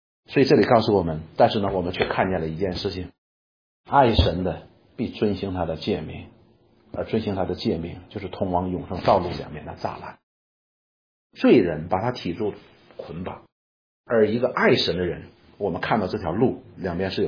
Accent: China; 所以你看我们中国人讲说什么食色性也

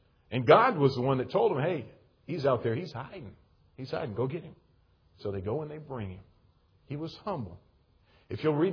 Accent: United States; Well, I'm American.

